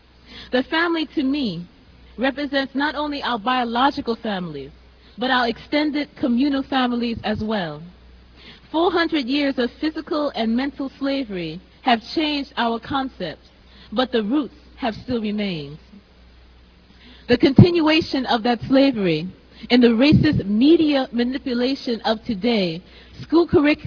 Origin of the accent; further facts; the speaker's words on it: Brooklyn, New York, United States; Oh, forgive me, sorry. I'm from Bed-Stuy, forgive me.